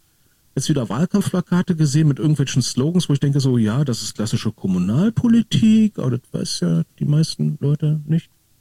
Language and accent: German; Berlin, Germany; es ist schon schlimm, wenn ich als Berliner sage, das Meckern geht mir auf den Sack.